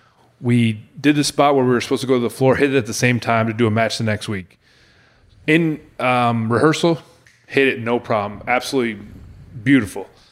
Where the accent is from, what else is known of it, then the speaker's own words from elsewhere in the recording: Rochester, New York, United States; And I was like, sir, I'm from Rochester, New York.